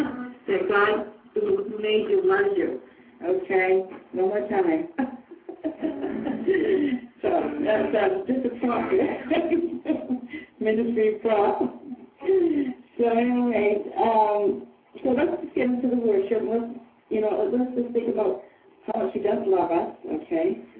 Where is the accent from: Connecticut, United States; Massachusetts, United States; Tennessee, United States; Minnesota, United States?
Massachusetts, United States; Boston; And also, I just want to let you guys know, we're from the Boston area